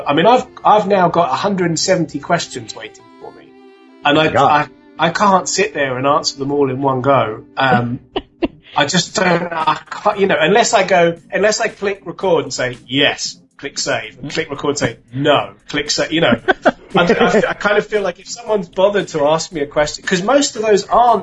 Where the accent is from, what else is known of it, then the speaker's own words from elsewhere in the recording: United Kingdom; I mean, that's probably just me being terribly British, but it feels rude not to answer someone's question.